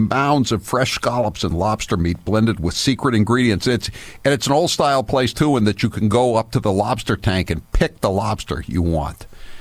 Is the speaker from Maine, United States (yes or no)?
yes; Portland, Maine, United States; born there; And I was born in Portland. I live there